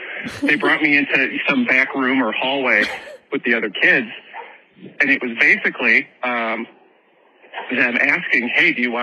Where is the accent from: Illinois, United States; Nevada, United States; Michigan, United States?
Illinois, United States; I grew up in the Chicago suburbs